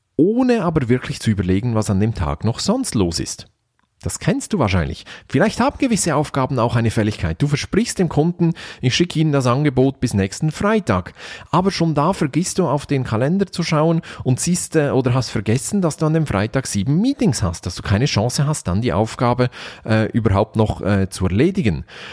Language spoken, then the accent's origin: German; Switzerland; das entspricht auch meinem Naturell als Schweizer. Wir sind ja immer schön neutral.